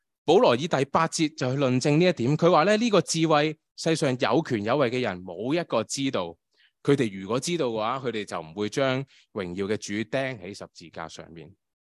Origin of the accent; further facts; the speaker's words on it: Hong Kong; moved away; 因为我自己由香港嚟到呢度啦。